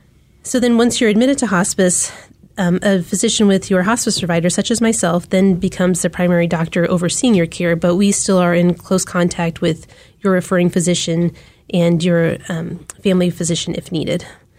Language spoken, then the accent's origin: English; Wichita, Kansas, United States; I grew up in Wichita, Kansas, and then went to KU for undergrad